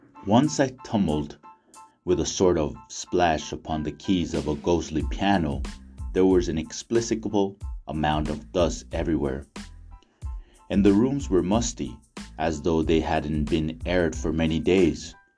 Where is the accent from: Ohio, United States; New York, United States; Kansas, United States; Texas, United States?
Texas, United States; El Paso; now in São Paulo, Brazil; It's something I wrote for my hometown state. Yeah. And if you don't know right now, I'm originally from El Paso, Texas, Horizon City. And right now I'm actually living in São Paulo, Brazil. So I'm far away from my hometown.